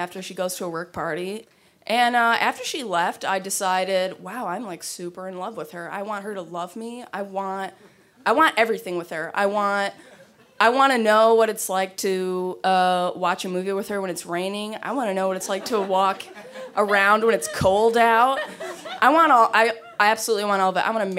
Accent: Midwest, United States; I'm just from the Midwest. I've been to Canada twice.

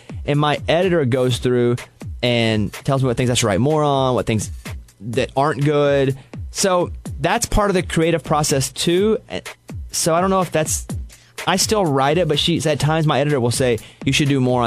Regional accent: Arkansas, United States; I grew up in Central Arkansas at a school. We graduated 48 kids, I believe. We were the largest graduating class in years at my school. We're a small town, very poor school.

